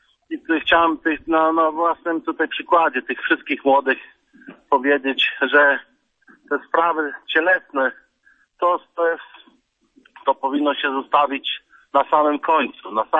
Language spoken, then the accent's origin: Polish; Rytel, Pomeranian Voivodeship, Poland; ja jestem z Rytla